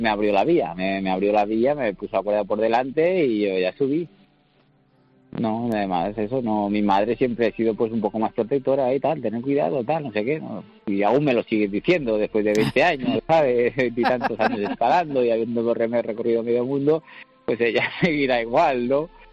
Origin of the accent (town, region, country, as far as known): India; born or raised there